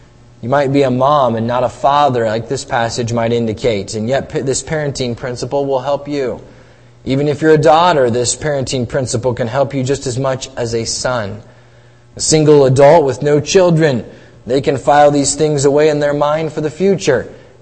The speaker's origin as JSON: {"language": "English", "region": "Iowa", "country": "United States", "tie": "born or raised there", "said": "Now, growing up in Iowa, central Iowa, Des Moines is much smaller town than even Minneapolis is with its interchanges, and we were an hour from Des Moines"}